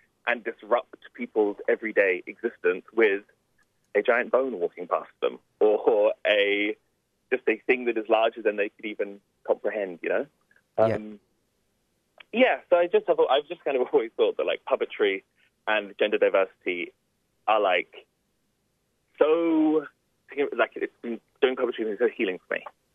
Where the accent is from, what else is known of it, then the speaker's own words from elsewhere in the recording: Jersey; now in Australia; I'm not from Australia. I'm from a little tiny island in between France and England called Jersey. It's extremely small. It's extremely conservative, and it's extremely wealthy. And I grew up in state housing.